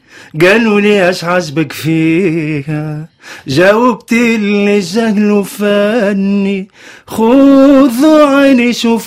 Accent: Tunisia; كي تسمع تقول تيان هذا احنا عندنا في تونس الملوف التونسي

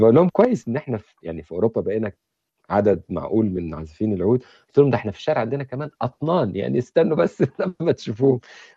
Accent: Egypt; أنا مصري وأهلي مصريين وكبرت في مصر، أعتبر نص حياتي في مصر والنص بره

